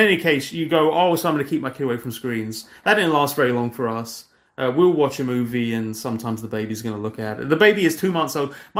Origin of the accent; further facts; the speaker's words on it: United Kingdom; Yeah, I'm British for no reason.